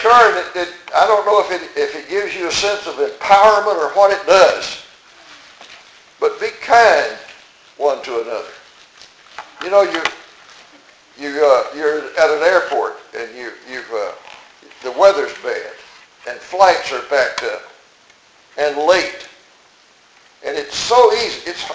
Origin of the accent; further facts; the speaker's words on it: Virginia, United States; When I was growing up in Virginia, we lived up in the woods, really.